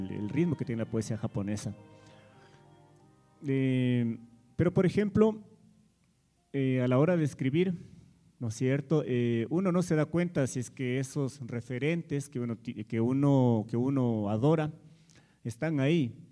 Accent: Ecuador; En el país, en mi país, en el Ecuador, publicar con una editorial reconocida de ahí es muy caro, muy caro.

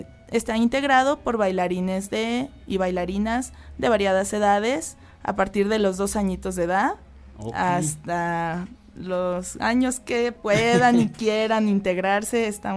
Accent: Mexico; este himno que tenemos todos como mexicanos

